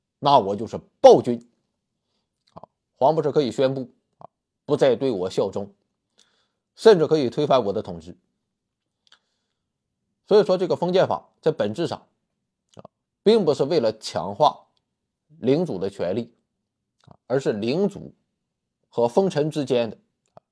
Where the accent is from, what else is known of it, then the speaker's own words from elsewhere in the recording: China; 对我们中国人来讲也是很陌生